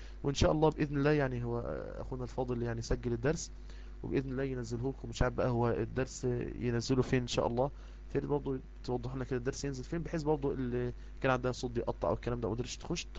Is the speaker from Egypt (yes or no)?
yes; Egypt; زي ما احنا بنقول عندنا في مصر: اسال مجرب.